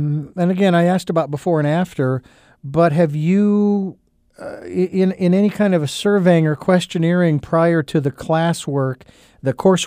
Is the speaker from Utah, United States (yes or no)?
no; Phoenix, Arizona, United States; now in Santa Barbara, United States; I moved from Phoenix where I grew up with the heat.